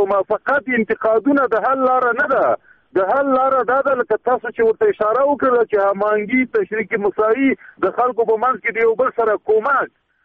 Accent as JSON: {"language": "Pashto", "country": "Afghanistan", "said": "زه یو افغان یم"}